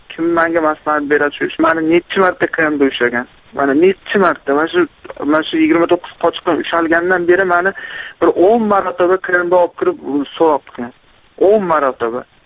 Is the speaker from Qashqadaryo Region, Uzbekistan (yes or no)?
no; Andijan, Andijan Region, Uzbekistan; moved away; Men Andijondanman, ayolim Toshkentdan.